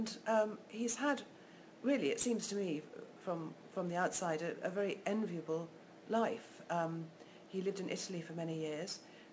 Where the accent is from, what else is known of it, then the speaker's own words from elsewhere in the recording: England, United Kingdom; And being very English, I don't really suit baking on the beach.